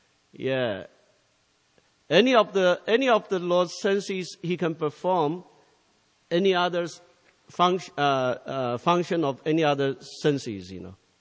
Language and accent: English; China; English is a second language; See, I was born in China, and I was raised in the atheistic way of life.